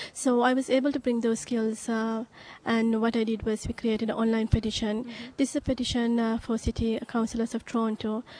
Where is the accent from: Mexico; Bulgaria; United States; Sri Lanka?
Sri Lanka; English is a second language; moved away as an adult; now in Canada; I'm from Sri Lanka. I've been in Canada for about 5 years now